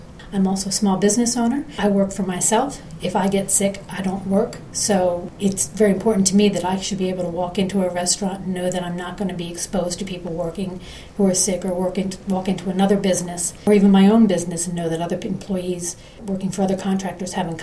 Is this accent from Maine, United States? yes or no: yes; Auburn, Maine, United States; I'm from Auburn, Maine.